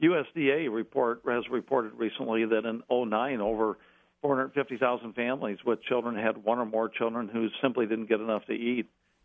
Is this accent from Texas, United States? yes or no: no; Sioux City, Iowa, United States; Well, I grew up in Sioux City, and I actually brought my lunch a lot.